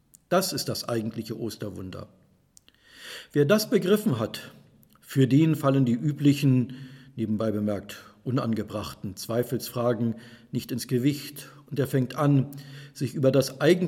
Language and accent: German; Germany; Ich bin Deutscher, gehöre also zum Volk der Dichter und Denker